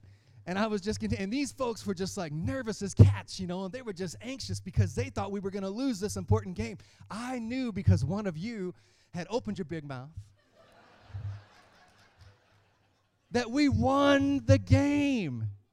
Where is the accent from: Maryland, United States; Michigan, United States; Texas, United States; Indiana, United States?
Texas, United States; Come on, we're from Texas, but we've quickly become big Jayhawks fans.